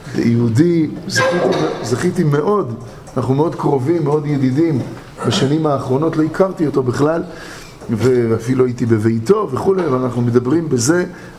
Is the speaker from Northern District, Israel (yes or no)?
no; Tel Aviv, Tel Aviv District, Israel; בתור תל אביבי, אז אני יורד ישר לים בתל אביב